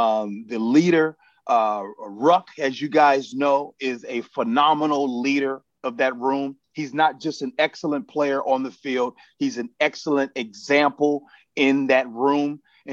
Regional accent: Midwest, United States; Look, man, I'm from the Midwest. I know what to expect when it comes to Ohio.

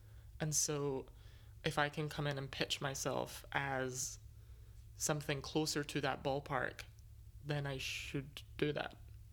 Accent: Scotland, United Kingdom; I'm now at a point where most people know that I'm Scottish, but if I'm meeting someone for the first time, I use my American dialect

